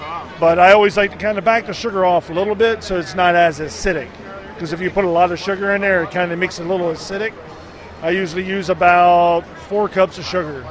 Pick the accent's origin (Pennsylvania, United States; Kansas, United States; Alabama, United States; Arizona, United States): Pennsylvania, United States; York; I am from York, Pennsylvania.